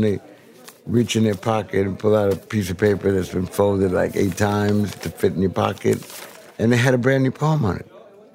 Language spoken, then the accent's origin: English; New York City, New York, United States; born there; I came to New York City in my mom's vientre in January of 1950 from Puerto Rico. And I was born in June. I like that because to me that makes me quintessential Puerto Rican.